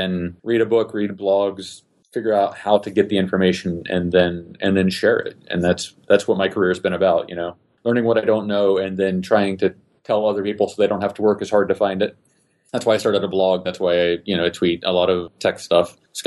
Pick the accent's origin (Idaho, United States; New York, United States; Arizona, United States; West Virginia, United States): West Virginia, United States; Well, I grew up in West Virginia, and that was not the most technologically forward place. It's a very lovely people for the most part.